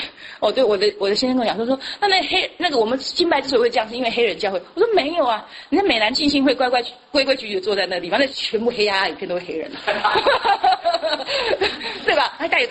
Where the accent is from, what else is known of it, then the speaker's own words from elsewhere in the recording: Taiwan; 哎呀，我们从台湾来的，我们都会觉得说